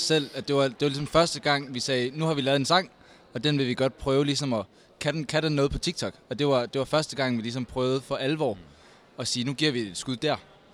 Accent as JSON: {"language": "Danish", "town": "Svendborg", "region": "Region of Southern Denmark", "country": "Denmark", "said": "Vi er fra Svendborg på Sydfyn."}